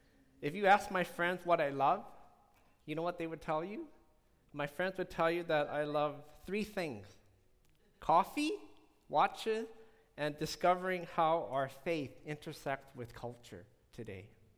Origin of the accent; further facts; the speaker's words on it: Vancouver, British Columbia, Canada; I was born and raised in Vancouver.